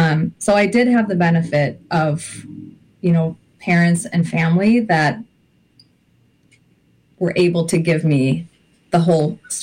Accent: Minnesota, United States; also born or lived in Tyendinaga Mohawk Territory, Ontario, Canada; I am Mohawk from Tiandanega, Mohawk Territory, which is in southern Ontario. I grew up in Minnesota, just outside of St. Paul.

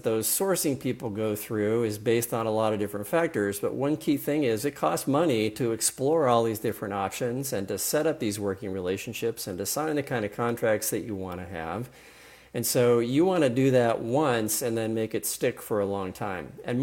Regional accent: San Diego, California, United States

